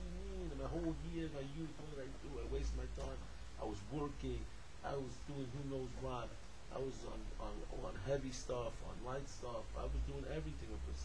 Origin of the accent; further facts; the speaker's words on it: West Hempstead, New York, United States; I grew up in Long Island, West Hempstead